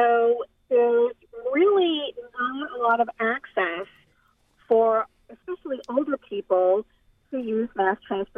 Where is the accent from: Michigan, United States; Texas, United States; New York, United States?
New York, United States; now in Baltimore, United States; I have been living in Baltimore for the last 40 years. I am from New York originally, and I've also I've traveled extensively around the world.